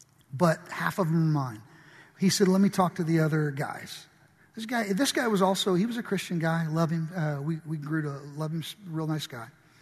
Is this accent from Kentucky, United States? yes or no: yes; Paducah, Kentucky, United States; now in Mattoon, United States; When the Lord called us to go, we moved to Mattoon from Kentucky, where we're from, in a little town called Paducah. We moved to central Illinois, to Mattoon.